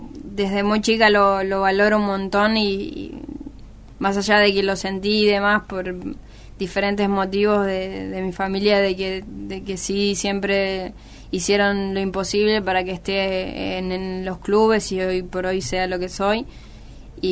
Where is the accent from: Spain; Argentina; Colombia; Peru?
Argentina; nosotras como Argentina íbamos a jugar a Chile